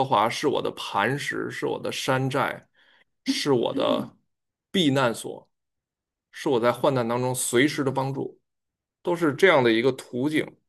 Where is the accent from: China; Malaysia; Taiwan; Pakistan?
China; now in United States; 在我们在国内无神论长大